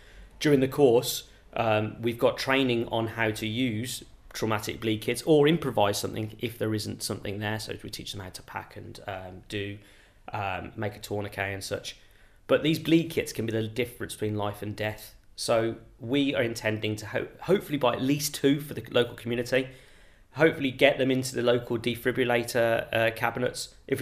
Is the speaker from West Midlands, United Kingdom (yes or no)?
yes; Birmingham, West Midlands, United Kingdom; also born or lived in Coventry; I'm from Birmingham. Like most people from Birmingham, we've met somebody who's been a victim or witnessed a knife crime. I've witnessed it over when I lived in Coventry as well.